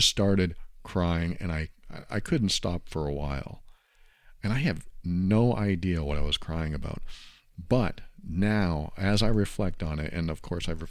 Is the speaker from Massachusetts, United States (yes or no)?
yes; Massachusetts, United States; I planned a trip back to my home state in New England, where I was actually brought up. I was brought up in Massachusetts for a good 13 or 14 years.